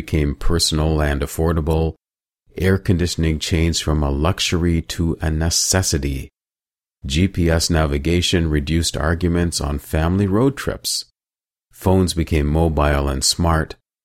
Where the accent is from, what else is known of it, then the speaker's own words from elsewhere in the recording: London, Ontario, Canada; I grew up in London, Ontario, where my parents gave me an excellent foundation.